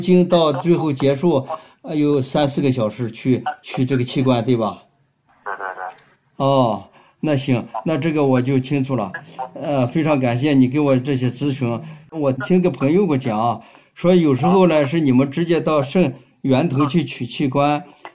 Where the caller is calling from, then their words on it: Chengdu, Sichuan, China; 我这个电话呢是从成都打过来，四川的成都